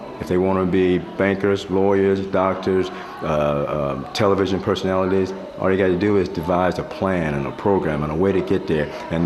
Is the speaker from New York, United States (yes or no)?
no; Florida, United States; I grew up on Miccosukee Road, and I went from Miccosukee Road to Broadway.